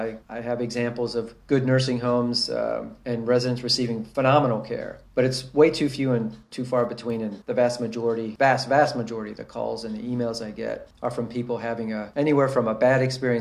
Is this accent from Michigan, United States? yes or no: no; Ohio, United States; I grew up in Ohio, near Cleveland.